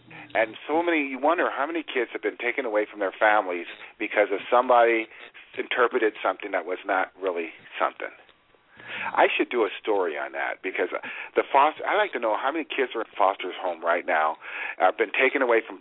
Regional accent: Philadelphia, Pennsylvania, United States; born there; I was born in Philadelphia, and South Side of Philadelphia. And this is when the neighbors knew each other and things.

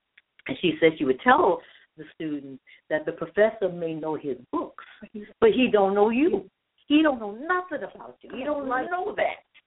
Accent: Church Point, Louisiana, United States; accent: Cajun; Well, I'm from Church Point, Louisiana, originally, and everyone sounds like Bobby Hebert. He used to be the same.

